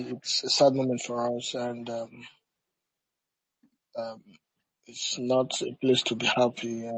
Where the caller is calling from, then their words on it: Nigeria; I'm speaking from Nigeria.